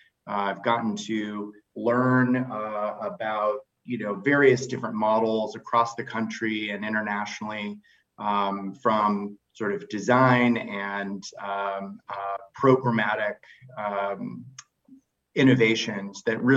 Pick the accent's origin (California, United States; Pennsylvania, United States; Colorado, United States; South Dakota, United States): Colorado, United States; Denver; now in Seattle, United States; I'm originally from the Denver area and came to Seattle in 1997 after getting my MSW in Madison, Wisconsin.